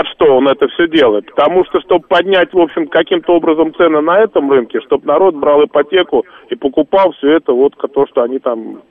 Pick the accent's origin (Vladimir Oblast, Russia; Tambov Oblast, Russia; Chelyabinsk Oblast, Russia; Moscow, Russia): Moscow, Russia; как коренной москвич